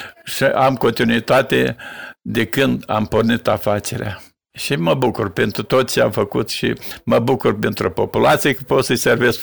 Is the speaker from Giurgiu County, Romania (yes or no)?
no; Botoșani, Botoșani County, Romania; now in Vatra Dornei, Romania; Locuiesc în Vatra Dornei, mâine de emoții. Sunt din Botoșani. Acolo am gospodăria de capre și oi.